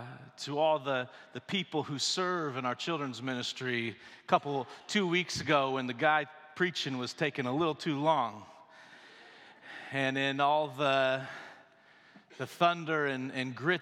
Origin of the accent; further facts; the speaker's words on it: Greenville, Michigan, United States; also born or lived in Niles; I grew up in Greenville, Michigan, born in Niles, went to Anderson University here in Indiana